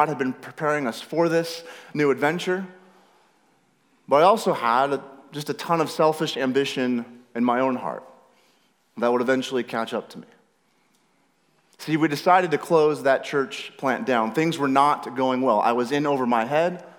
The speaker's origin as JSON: {"language": "English", "region": "Washington", "country": "United States", "tie": "born or raised there", "said": "My wife, Cheyenne, and I grew up on the West Coast. We lived pretty much our whole lives in Northwest Washington State, near the coast and just a few miles south of the Canadian border."}